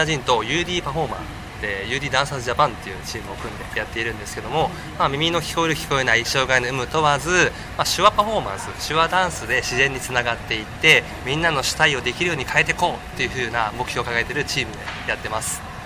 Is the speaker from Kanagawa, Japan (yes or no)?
yes; Kanagawa, Japan; 僕神奈川の人間なんですけど